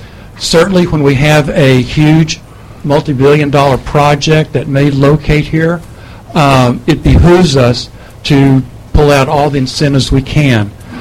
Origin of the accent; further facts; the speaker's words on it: Orange, Texas, United States; I was born and raised in Orange.